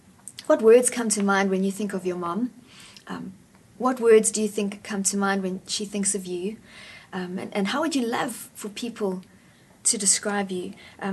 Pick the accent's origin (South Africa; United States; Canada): South Africa; we are South African, not South Afrikaant, and we don't just quit when things are hard